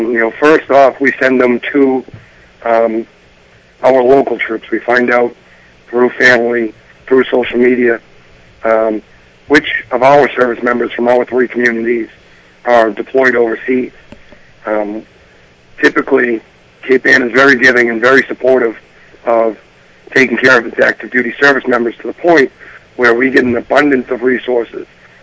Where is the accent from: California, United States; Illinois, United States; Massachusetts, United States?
Massachusetts, United States; Gloucester; So I'm local. I'm from Gloucester originally. You know, grew up and raised in Gloucester.